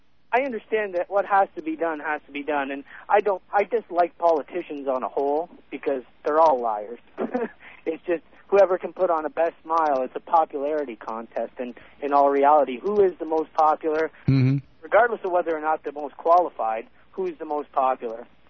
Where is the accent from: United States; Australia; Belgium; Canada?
Canada; Windsor, Ontario; You know, I'm from Windsor, so I get basically immersed in all of your American media.